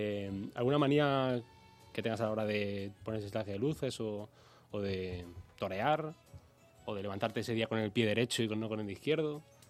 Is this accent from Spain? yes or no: yes; Granada, Andalusia, Spain; Aunque yo soy de Granada.